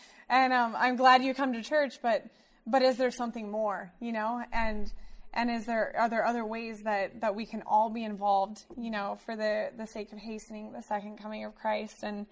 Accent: Wichita, Kansas, United States; I grew up in Wichita, Kansas.

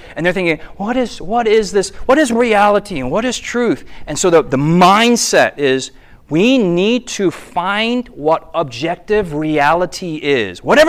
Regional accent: United States; for me as an American, that just makes me, like, you know, all of our movies, like, though everyone falleth, I shall stand for truth.

